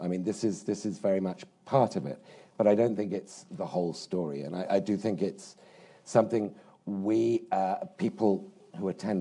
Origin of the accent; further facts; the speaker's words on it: United Kingdom; as you'll have guessed from my accent, I tend to project a little bit from my own country. And what we saw in Brexit